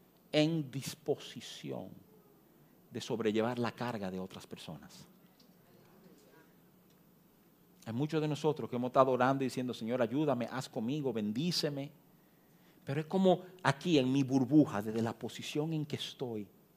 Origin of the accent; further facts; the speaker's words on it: New York, United States; me crié en Nueva York.